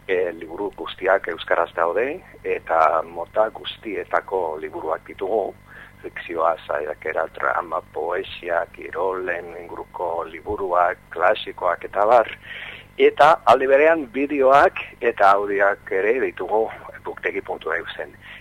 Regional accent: England, United Kingdom; Basque is a second language; now in Spain; gure abizen asko bikingoak dira, eta Ingalaterrakoa naiz

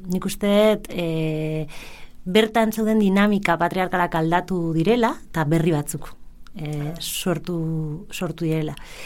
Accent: Vitoria-Gasteiz, Basque Country, Spain; born there; Bai, jaiotzez gasteiztarra, urteak eman ditut kanpoan, baina hemen nabil gain.

